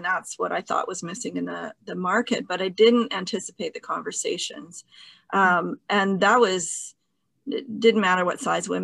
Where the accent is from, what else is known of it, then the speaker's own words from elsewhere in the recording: Chilliwack, British Columbia, Canada; I grew up in the Fraser Valley in BC, in the Chilliwack area.